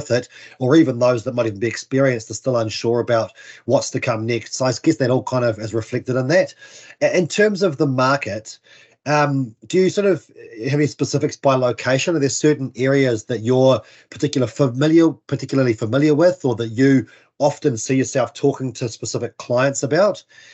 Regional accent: Northland, New Zealand; I grew up in Whanganui, as some of our listeners will know, proud Northland boy. You know, often called the winterless North, but I'll tell people that's not quite the truth.

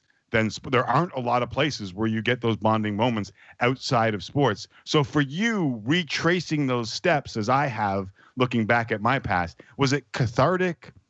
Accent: Toronto, Ontario, Canada; And I think back to me growing up in Toronto and the area that I did.

